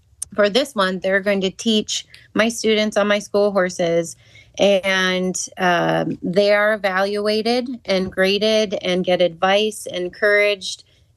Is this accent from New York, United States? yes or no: no; Oregon, Wisconsin, United States